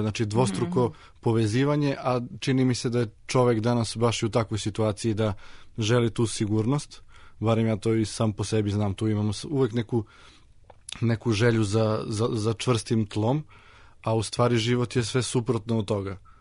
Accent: Leskovac, Southern and Eastern Serbia, Serbia; Bio sam na Hisaru, to je Brdašce kod nas u Leskovcu.

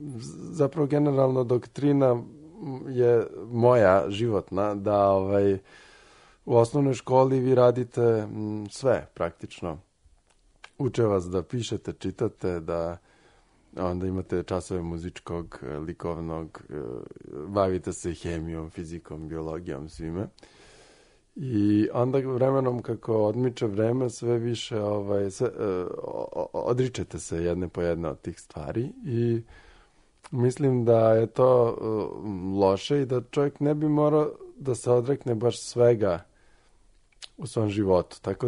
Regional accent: Belgrade, Serbia; odrastao sam na Dorćolu

